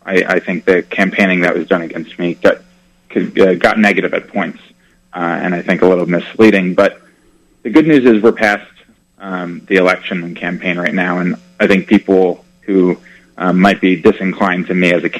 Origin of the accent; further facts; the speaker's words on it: Connecticut, United States; I grew up in Connecticut